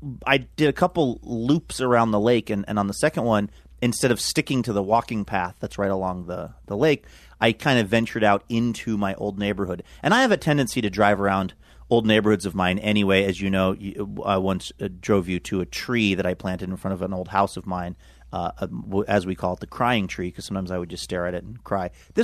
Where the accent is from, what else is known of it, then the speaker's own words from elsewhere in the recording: Seattle, Washington, United States; I went and I walked around Green Lake, which is where I grew up in Seattle, and I ended up going back.